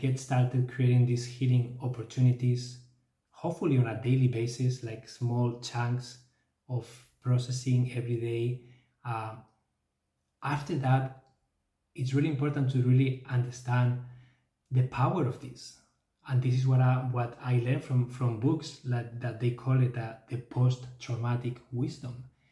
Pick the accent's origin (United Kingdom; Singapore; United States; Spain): Spain; also born or lived in Canada; yes, I am from Spain. I normally live in Canada for the last 10 years, but I am now in Spain. I'm doing a sabbatical year here in Barcelona